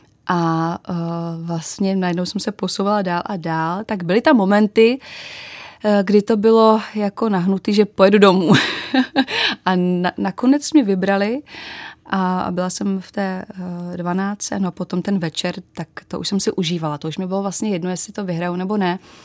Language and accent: Czech; Vysočina Region, Czechia; nejradši jsem u rodičů na Vysočině, odkud pocházím.